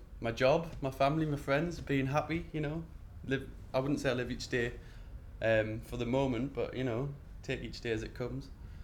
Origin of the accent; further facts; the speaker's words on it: Edinburgh, Scotland, United Kingdom; born there; I'm from Scotland, Edinburgh, and I was born up there. So I've got family up in Edinburgh, through in Glasgow, dotted all over the place. My dad's side of the family are from Oldham in Lancashire.